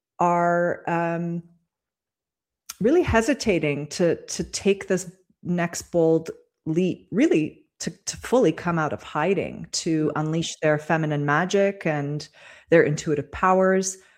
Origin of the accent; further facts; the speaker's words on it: Toronto, Ontario, Canada; I grew up in Toronto, and, you know, it's just not a question.